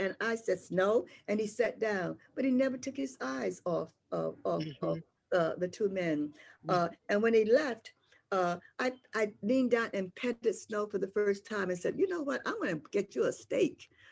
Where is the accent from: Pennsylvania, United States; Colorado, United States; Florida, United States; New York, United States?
New York, United States; New York City; I'm not going to keep this dog because I come from New York City.